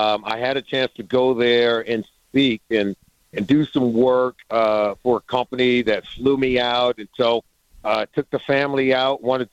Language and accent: English; California, United States; I grew up in California. I had an aunt that lived up near San Francisco in Redwood City.